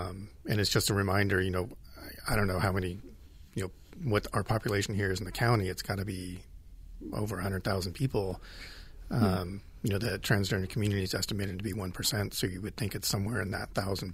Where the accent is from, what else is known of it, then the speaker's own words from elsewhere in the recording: Oro Grande, United States; So I grew up in Oro Grande and left when I went to college, and we were able to come back about 11 years ago.